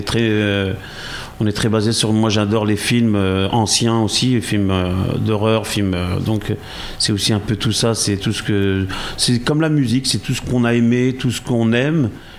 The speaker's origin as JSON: {"language": "French", "region": "Nouvelle-Aquitaine", "country": "France", "said": "moi, je suis de Darvers, à côté de la Palmyre."}